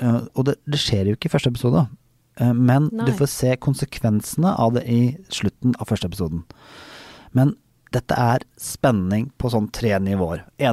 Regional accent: Toten, Innlandet, Norway; Mens jeg er fra Lille, Lille Toten.

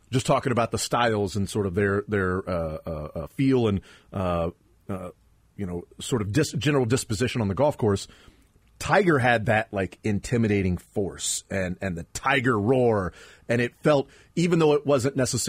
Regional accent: Sweden; English is a second language; Where are you from again? Oh, I'm a Red Raider. I went to Texas Tech. Well, but where originally? Sweden.

